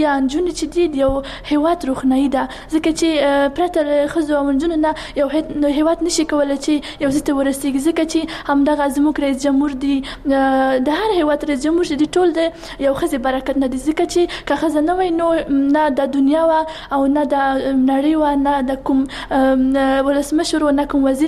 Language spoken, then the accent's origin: Pashto; Kabul, Afghanistan; زه د کابل اوسیدونکې يم